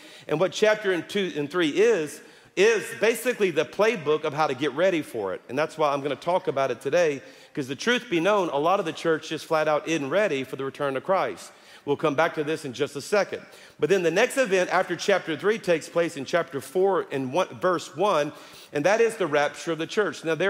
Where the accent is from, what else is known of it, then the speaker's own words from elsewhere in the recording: Louisiana, United States; So y'all know that I'm from South Louisiana, and we tell these Boudreaux jokes, these Cajun jokes.